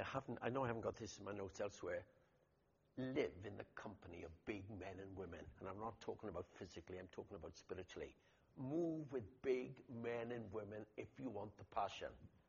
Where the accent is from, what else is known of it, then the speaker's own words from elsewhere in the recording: Haverfordwest, Wales, United Kingdom; terrifying, Haverford West, if you know my hometown. And I was brought up as an Anglican